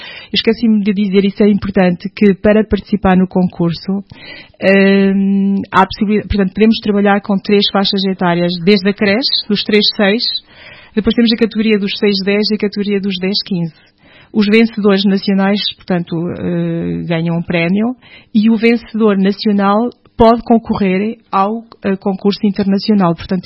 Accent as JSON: {"language": "Portuguese", "country": "Portugal", "also_born_or_lived": "France", "said": "Sou bem portuguesa"}